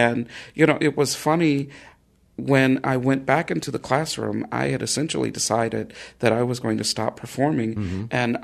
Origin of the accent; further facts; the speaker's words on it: Harmony, North Carolina, United States; I grew up in Harmony, which on a farm that my parents have about 20 acres of land